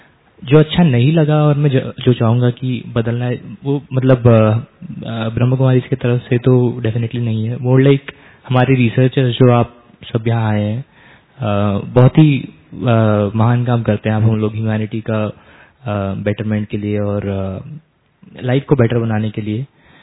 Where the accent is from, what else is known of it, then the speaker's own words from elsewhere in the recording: Assam, India; आसाम से आया हूँ मैं।